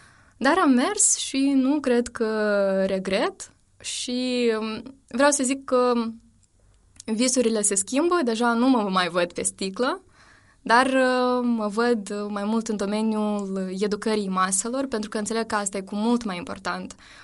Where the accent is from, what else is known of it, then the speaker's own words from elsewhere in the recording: Chișinău, Moldova; vin din Chișinău, am background în jurnalism